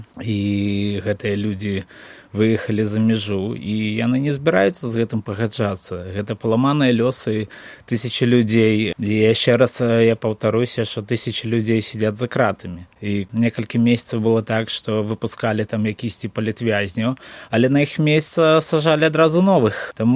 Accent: Belarus; Ukrainian is a second language; І ми тут, білоруси, виходимо так само на акцію підтримку якби України

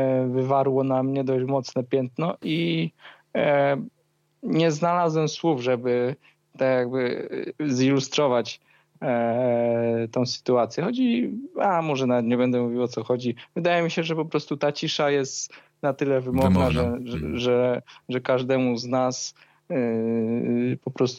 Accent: Skała, Lesser Poland, Poland; mieszkam tutaj od urodzenia i z tym miejscem czuję się silnie związany.

